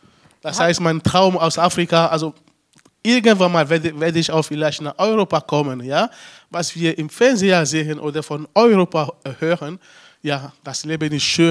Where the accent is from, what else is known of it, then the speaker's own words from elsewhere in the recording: Togo; now in Germany; Ich komme aus Togo, das ist in Westafrika. Zwischen Ghana und Nigeria.